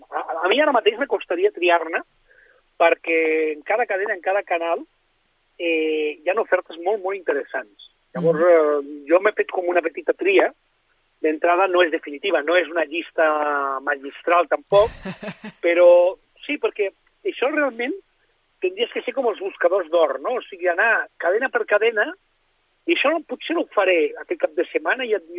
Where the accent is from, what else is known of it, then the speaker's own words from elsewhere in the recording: Sitges, Catalonia, Spain; com que jo soc molt de Sitges